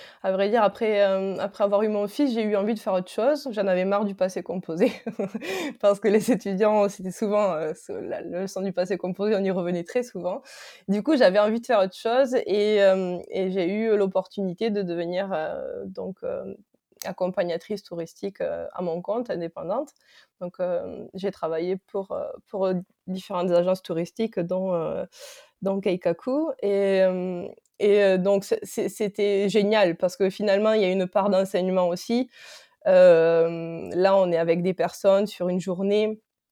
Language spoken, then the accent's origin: French; Albi, Occitanie, France; je venais d'Albi